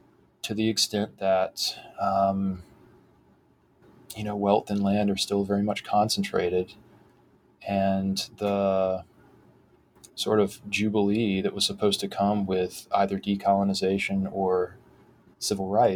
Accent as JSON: {"language": "English", "town": "Thomasville", "region": "Georgia", "country": "United States", "tie": "born or raised there", "said": "in my hometown where I live again now, Thomasville, Georgia"}